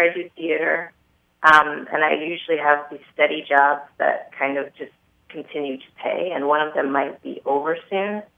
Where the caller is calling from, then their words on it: San Diego, California, United States; Oh, I'm in San Diego.